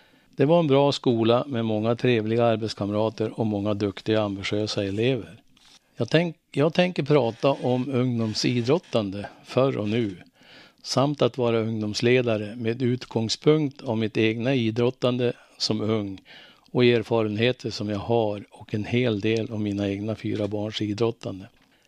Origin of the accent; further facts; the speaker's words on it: Domsjö, Västernorrland County, Sweden; Jag är uppvuxen i Domsjö med en mamma som var hemmafru och en pappa som jobbade på Modo samt en 4 år yngre syster.